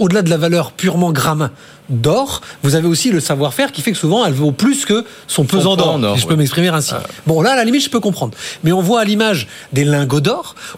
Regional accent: Bordeaux, Nouvelle-Aquitaine, France; Je vais donner un exemple parce que je suis un bon Bordelais.

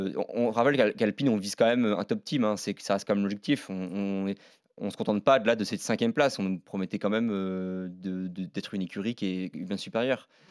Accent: France; même en tant que supporter, en tant que Français

